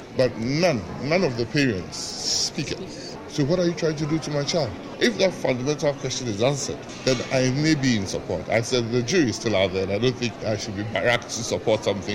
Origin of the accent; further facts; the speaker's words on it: Wa, Upper West, Ghana; first language Wala; I'm from Wa, I speak Wala.